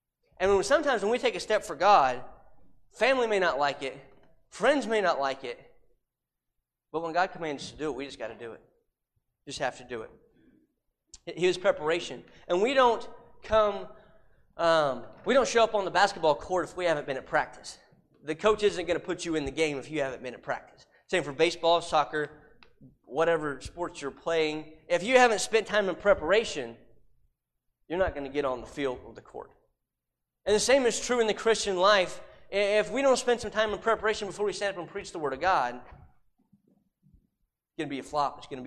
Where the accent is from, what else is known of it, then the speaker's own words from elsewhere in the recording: Arkansas, United States; And I'm from a town of 400 people in Arkansas, and I'm a nobody just like you.